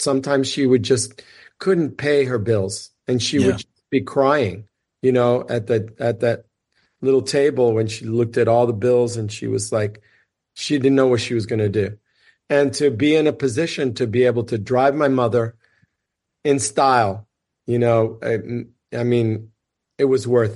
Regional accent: United States; born there; She was from Cuba. I was born in the United States, so that officially makes me a dreamer.

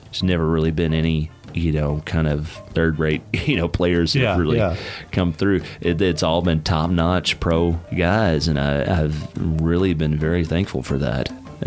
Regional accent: Texas, United States; And we're both from Texas.

